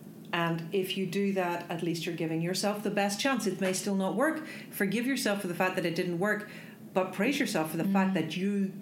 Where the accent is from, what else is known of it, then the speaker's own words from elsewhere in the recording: Parkgate, Northern Ireland, United Kingdom; I come from Northern Ireland, so I wasn't in any networking network. Mm. Okay, so I lived in Ballyclare. Well, Parkgate, actually, which is just outside Ballyclare, which is just outside Belfast, which is just outside Britain.